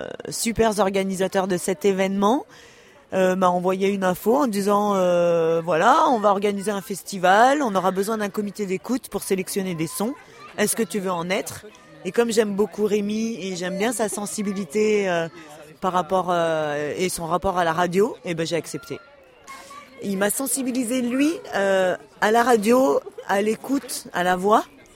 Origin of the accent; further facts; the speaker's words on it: Grenoble, Auvergne-Rhône-Alpes, France; Oui, je suis de Grenoble.